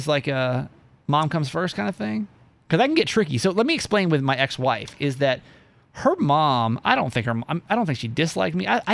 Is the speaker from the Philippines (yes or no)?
yes; Philippines; Hey, I'm as Filipino as they come, baby.